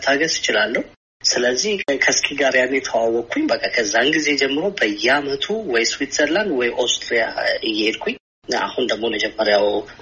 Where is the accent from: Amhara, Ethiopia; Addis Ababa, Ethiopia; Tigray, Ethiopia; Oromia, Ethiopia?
Amhara, Ethiopia; Ancharo; እኔም በልጅነቴ አንቻሮ በምትባል ተራራማ አካባቢ ነው ያደግኩት።